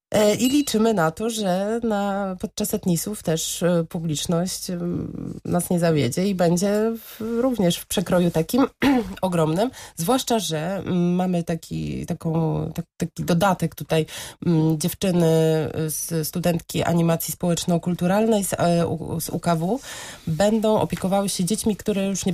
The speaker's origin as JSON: {"language": "Polish", "town": "Sanok", "region": "Subcarpathian Voivodeship", "country": "Poland", "tie": "born there", "said": "Tak, jestem sanoczanką w ogóle z urodzenia, według niektórych."}